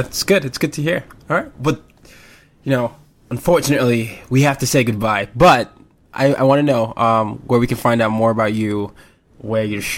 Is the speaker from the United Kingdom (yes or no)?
no; Nigeria; So I'm not American, I'm Nigerian